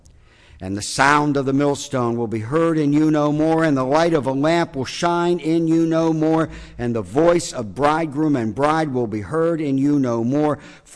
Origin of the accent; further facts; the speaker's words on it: Pennsylvania, United States; now in New Jersey, United States; who knew growing up in Pennsylvania that New Jersey could be so beautiful?